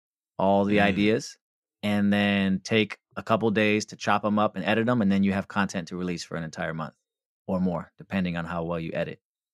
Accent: West Coast, United States; I'm from the West Coast, but I have to say

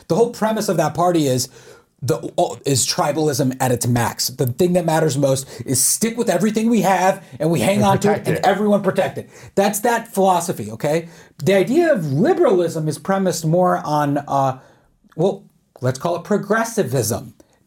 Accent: Charlotte, North Carolina, United States; Well, I'm from Charlotte.

